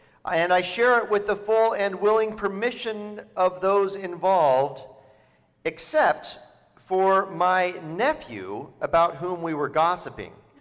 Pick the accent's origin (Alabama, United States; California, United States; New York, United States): California, United States; Mendocino; Growing up in Mendocino in the 1970s, this Jesus looked a lot like the hippies who were my parents' friends.